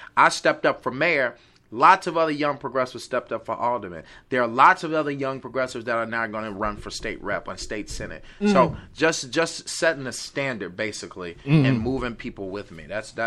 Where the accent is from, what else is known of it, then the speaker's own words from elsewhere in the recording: Inglewood, California, United States; I'm from Inglewood.